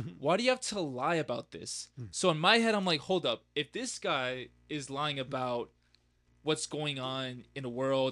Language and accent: English; Queens, New York, United States; So I'm from Queens originally.